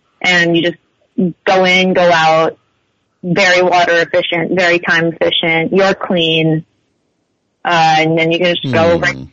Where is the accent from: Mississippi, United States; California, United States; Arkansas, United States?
California, United States; Los Angeles; Like, I'm from Los Angeles. We have a drought, you know?